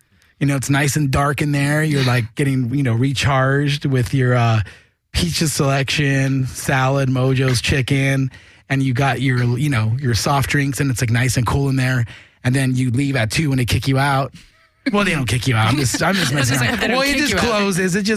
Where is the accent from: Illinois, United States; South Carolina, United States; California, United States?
California, United States; Whittier; tonight it's my hometown episode, Unincorporated Whittier, and two unincorporated Whittier institutions are present tonight.